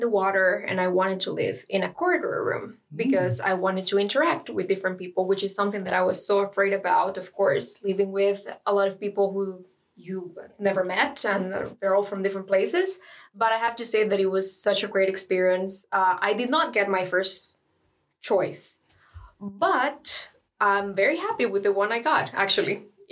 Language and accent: English; Costa Rica; I come from Costa Rica and I'm studying the Mathematics Bachelor Program.